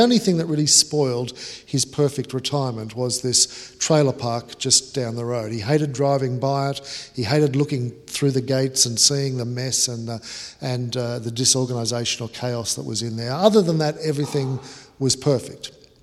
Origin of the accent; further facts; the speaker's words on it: Australia; when you go to England as an Australian, they all think that you were raised in a gutter somewhere.